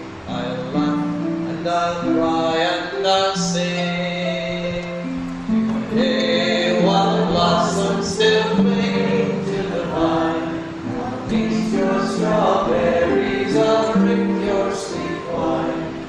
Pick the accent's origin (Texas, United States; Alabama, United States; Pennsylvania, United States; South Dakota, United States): South Dakota, United States; I'm from South Dakota, and that's a lot of luck for a lot of my ancestors ended up settling, homesteading.